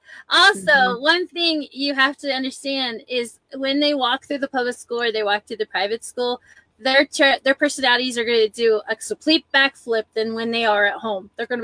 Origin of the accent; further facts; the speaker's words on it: Ohio, United States; So in Scottish, yeah, I'm from Ohio.